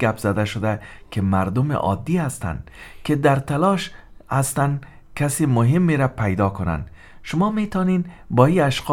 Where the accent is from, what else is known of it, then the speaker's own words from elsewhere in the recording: Afghanistan; born there; اما چون ما در جامعه افغانی به دنیا آمدیم